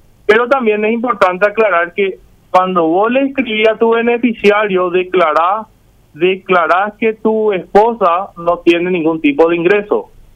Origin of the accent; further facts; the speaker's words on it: Paraguay; nosotros como paraguayos